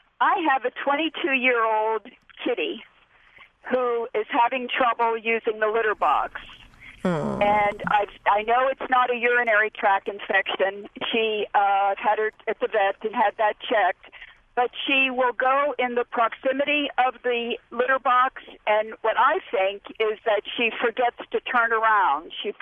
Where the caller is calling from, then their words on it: Dallas, Texas, United States; I'm calling from Dallas, Texas.